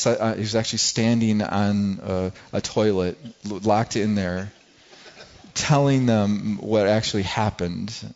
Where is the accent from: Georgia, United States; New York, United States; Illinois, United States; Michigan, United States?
Michigan, United States; Grant; I grew up in Grant, Michigan, and I grew up in this high school, small high school, a bunch of rednecks